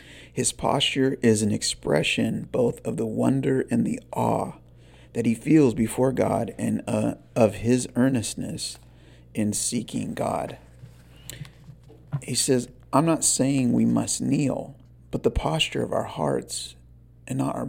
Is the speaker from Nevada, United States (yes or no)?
no; Fresno, California, United States; I remember at the church that I was raised in Fresno